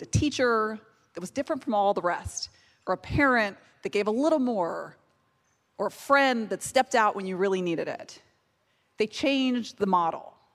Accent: Spring, Texas, United States; also born or lived in Bolivia; I grew up in Spring, Texas most of my life by way of Bolivia. I'm originally from Bolivia.

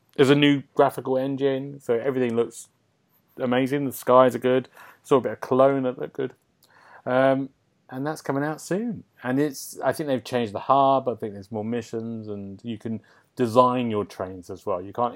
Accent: London, United Kingdom; And me being a Londoner, that's very exciting.

